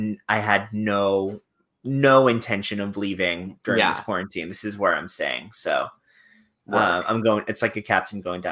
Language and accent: English; Fort Lauderdale, Florida, United States; accent: New York; also born or lived in Long Island; I was born in Long Island but raised in Fort Lauderdale. Even when I was in Fort Lauderdale, I still considered New York home. I had a New York accent that I got rid of in college.